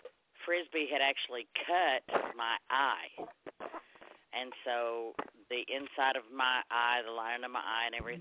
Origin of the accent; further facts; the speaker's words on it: Texas, United States; I'm from Texas.